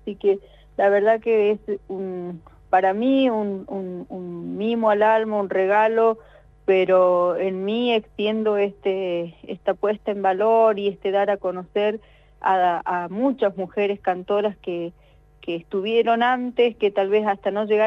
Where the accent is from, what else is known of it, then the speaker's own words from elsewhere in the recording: Neuquén, Argentina; mi sentido de pertenencia al lugar, siendo oriunda de la región, nacida y criada acá en el Solar, me lleva a eso, a que voy en mis espaldas, además de la guitarra, con todo este acervo cultural del norte neuquino